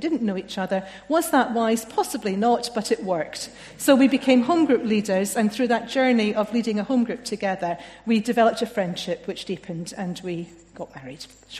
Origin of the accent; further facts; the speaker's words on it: Scotland, United Kingdom; accent: Scottish; If you haven't heard the accent, it's Scottish. I grew up in Scotland. My father was ordained, so we moved around quite a lot.